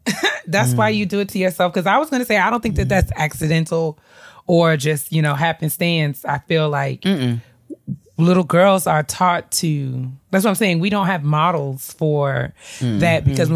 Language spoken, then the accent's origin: English; New York, United States; My cousin Ebony, you know, she grew up in Tennessee, I grew up in New York, so we didn't grow up around each other